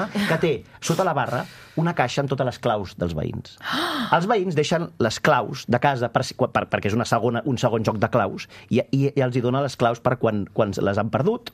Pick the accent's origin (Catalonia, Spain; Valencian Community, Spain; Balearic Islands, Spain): Catalonia, Spain; Barcelona; com a barceloní, que ho he viscut en aquesta ciutat tota la meva vida, ara ja no, malauradament